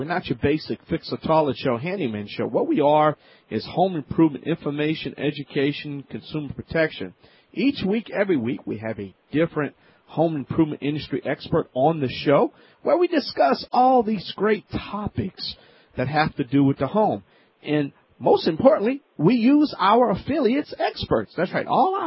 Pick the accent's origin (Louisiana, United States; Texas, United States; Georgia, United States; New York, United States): Louisiana, United States; New Orleans; down in my hometown in the Big Easy, New Orleans.